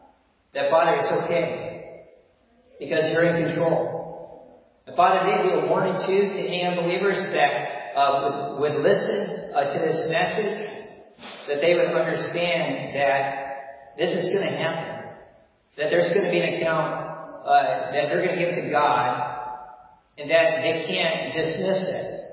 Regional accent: Wisconsin, United States; I mean, they said in Wisconsin, my home state, that Biden was going to be ahead by some 17%.

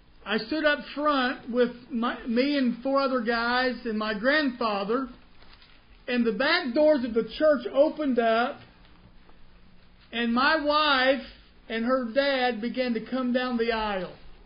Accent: Indianapolis, Indiana, United States; born there; She was born in Georgia, and I was born in Indianapolis.

